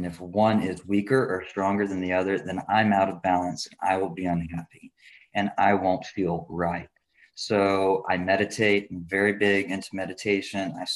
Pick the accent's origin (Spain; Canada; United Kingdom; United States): United Kingdom; Scotland; Must be because I'm Scottish or something.